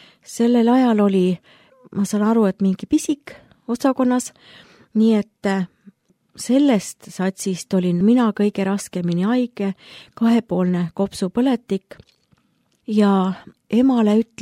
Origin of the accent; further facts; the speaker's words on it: Paide, Järva County, Estonia; born there; Jah, sündisin Paides.